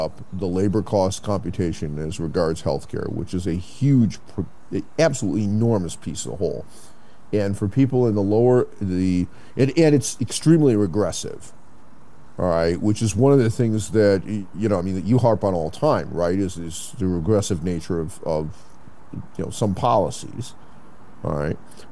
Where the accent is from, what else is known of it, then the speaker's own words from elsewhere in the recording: United States; obviously I'm not a Mexican resident, right? I'm an American.